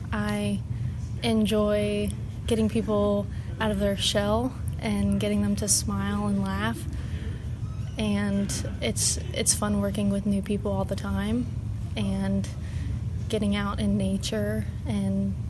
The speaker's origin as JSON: {"language": "English", "town": "Smithsburg", "region": "Maryland", "country": "United States", "said": "I'm from Smithsburg, Maryland."}